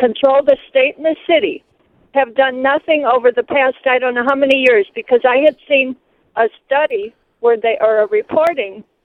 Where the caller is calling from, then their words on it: Chicago, Illinois, United States; Yes, I'm calling from Chicago, okay?